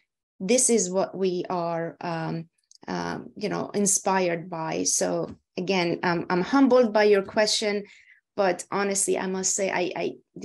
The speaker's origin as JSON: {"language": "English", "country": "Iran", "second_language": "English", "moved": "yes", "lives_now": "United States", "said": "even though I consider myself as Iranian American and I lived in the United States more, you know, most of my life, I can't forget where I come from."}